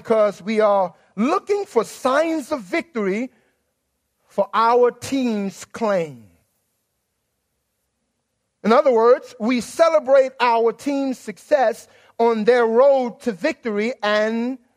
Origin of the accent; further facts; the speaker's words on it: New Orleans, Louisiana, United States; I am from New Orleans, and every now and then it comes forth.